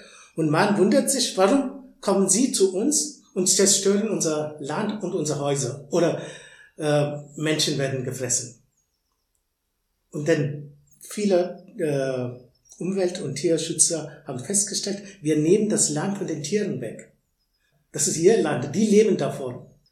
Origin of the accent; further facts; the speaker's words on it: India; German is a second language; Aus der Großstadt, wo ich komme, aus Indien